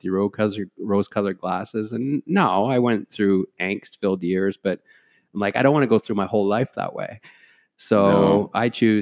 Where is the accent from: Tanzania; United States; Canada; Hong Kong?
Canada; Peterborough, Ontario; also born or lived in Toronto; So we moved to Peterborough from Toronto, and grew up here. Great city to grow up in, but I left to work in media in Toronto.